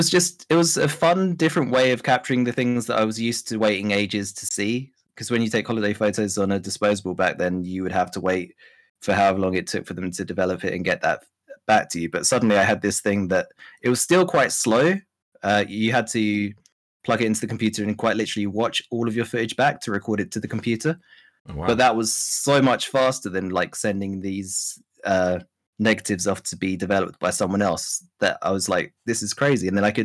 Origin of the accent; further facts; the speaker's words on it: South Norwood, London, United Kingdom; So I grew up in the southeast of London, kind of near to Croydon, an area called South Norwood